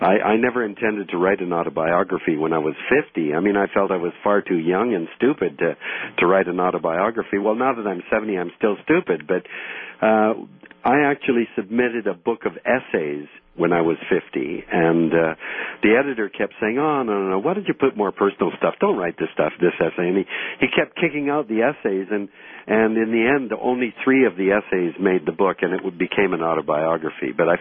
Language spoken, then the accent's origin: English; British Columbia, Canada; like my parents and my sisters and me, born and raised in Canada.